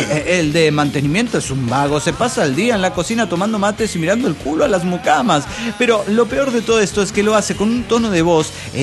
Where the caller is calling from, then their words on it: Mexico City, Mexico; Soy el ilusionado del DF mexicano.